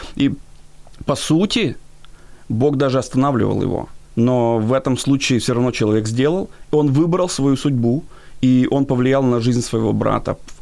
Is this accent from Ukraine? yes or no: yes; Mykolaiv, Mykolaiv Oblast, Ukraine; Вот, я сам из Николаева, у нас есть свой мэр